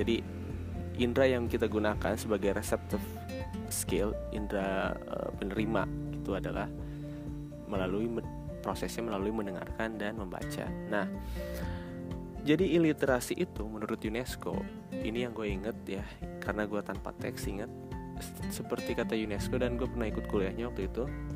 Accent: West Java, Indonesia; first language su; Indonesian is a second language; karena gue orang Sunda, misalkan gue menguasai bahasa Sunda of course. Kemudian yang kedua adalah gue menguasai bahasa Indonesia, that is our second language.

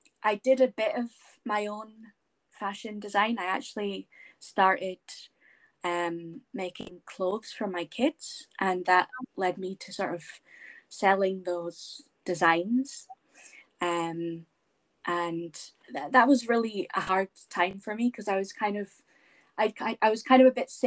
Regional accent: Dundee, Scotland, United Kingdom; So I grew up in or near Dundee in Scotland, and I studied textile design at Duncan of Jordanston Art College in Dundee.

